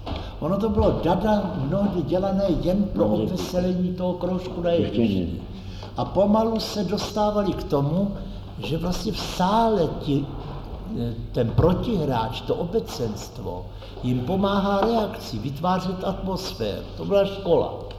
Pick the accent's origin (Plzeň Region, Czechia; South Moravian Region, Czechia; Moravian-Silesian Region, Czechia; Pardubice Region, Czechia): Plzeň Region, Czechia; Plzeň; Jako chlapec jsem jezdil z Plzně do Prahy k strýci na kratší, delší období, na návštěvu, pobyt.